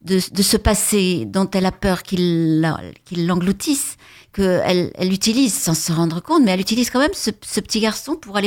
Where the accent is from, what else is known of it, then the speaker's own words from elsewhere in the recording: Bordeaux, Nouvelle-Aquitaine, France; Je suis née à Bordeaux, j'ai passé les 20 premières années de ma vie.